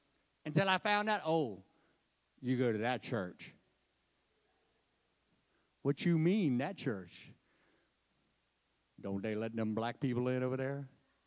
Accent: North Carolina, United States; Y'all got to remember, I come over from Gates County. We ain't very smooth.

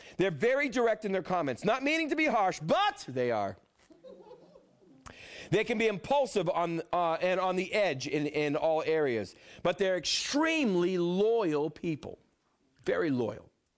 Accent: New England, United States; Now, I'm from New England. They did that anyways up there.

